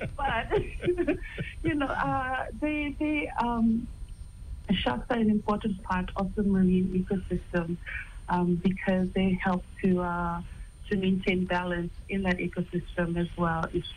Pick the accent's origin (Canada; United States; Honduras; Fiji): Fiji; Sigatoka, Western Division; born there; I was born right here in Fiji, in the town of Singapoka, which is pretty much rugby country in Fiji. Strong Christian family background, grew up Methodist.